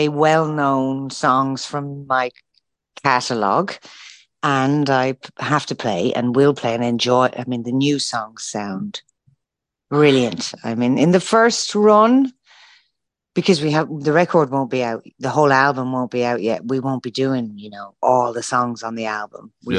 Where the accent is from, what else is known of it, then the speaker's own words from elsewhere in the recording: Ireland; also born or lived in Sheffield; now in United Kingdom; I grew up in Sheffield. I grew up in Ireland.